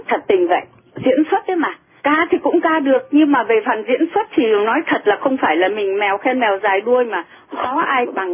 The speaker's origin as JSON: {"language": "Vietnamese", "region": "Northern Vietnam", "country": "Vietnam", "said": "Thế tại mình là người Bắc đó, thành ra mình hiểu các cái điệu ngoài Bắc đó mà."}